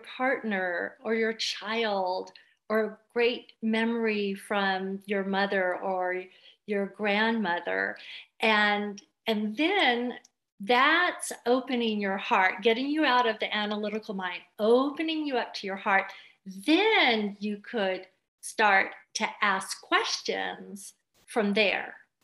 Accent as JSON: {"language": "English", "town": "Los Angeles", "region": "California", "country": "United States", "tie": "born or raised there", "also_born_or_lived": "San Francisco", "said": "I'm a city gal. I was raised in Los Angeles and San Francisco"}